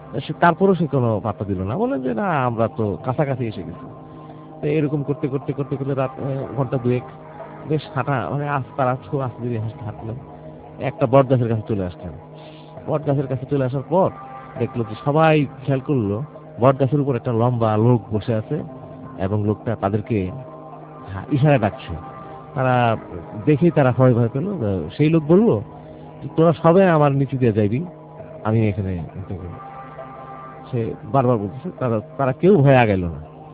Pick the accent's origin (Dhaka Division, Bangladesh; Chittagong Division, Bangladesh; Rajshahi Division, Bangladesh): Chittagong Division, Bangladesh; ঘটনাটা আমাদের কুমিল্লা জেলার আমার আব্বার স্কুল লাইফের ঘটনাটা। একটি ঘটনাটা হচ্ছে আমাদের গ্রামেরই এক ছেলে পাশের একটি গ্রামে বিয়ে করেছিল।